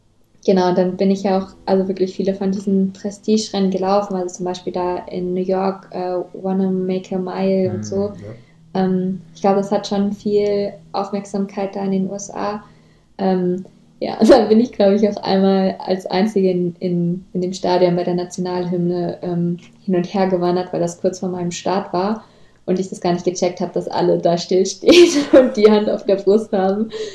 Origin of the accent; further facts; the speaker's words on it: Germany; Also da sagt dann jemand, hey, du kommst aus Deutschland, oder? Weil mein Akzent so stark ist